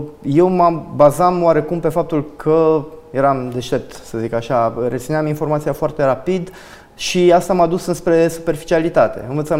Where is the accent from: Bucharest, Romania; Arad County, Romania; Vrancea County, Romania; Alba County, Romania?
Bucharest, Romania; am crescut, am copilărit în București.